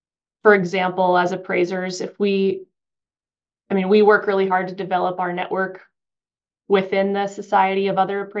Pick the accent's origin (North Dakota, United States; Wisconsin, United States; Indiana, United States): North Dakota, United States; Morton; my hometown, Morton, North Dakota, has its own co-op